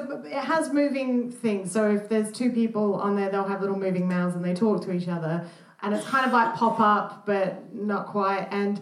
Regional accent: Australia; It's easier to do comedy here than it is in Australia because everyone in Australia is really happy.

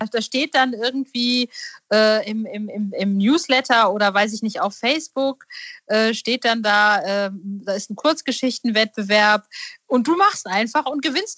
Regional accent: North Rhine-Westphalia, Germany; aus meiner Ecke, wo ich herkomme, aus der Nähe von Bielefeld.

